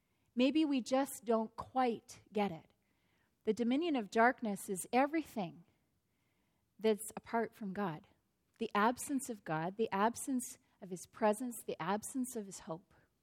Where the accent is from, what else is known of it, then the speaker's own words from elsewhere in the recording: Wetaskiwin, Alberta, Canada; And actually, the climax of what happens in the book happens in Wetaskiwin. That's my hometown.